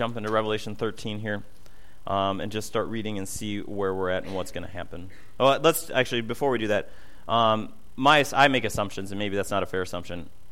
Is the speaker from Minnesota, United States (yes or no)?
yes; Minnesota, United States; I'm from Minnesota, so not Minnesota, Minnesota.